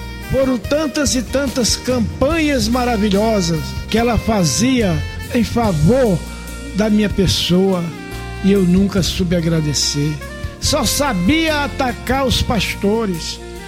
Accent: Feijó, Acre, Brazil; fui eleito prefeito de Feijó, minha terra natal

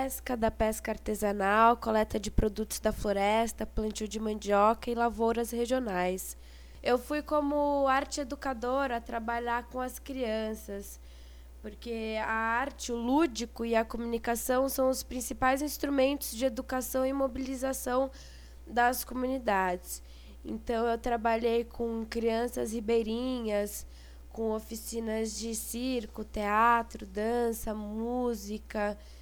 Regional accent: Ilhabela, São Paulo, Brazil; Eu sou de Ilhabela. Eu fiquei esse ano 6 meses no Pará, na região do Tapajós, perto de Santarém, numa aldeia chamada Alter do Chão.

